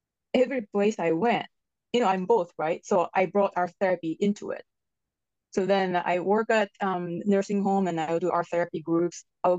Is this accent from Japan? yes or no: yes; Japan; now in United States; I'm an immigrant from Japan, and I moved to the United States 25 years ago.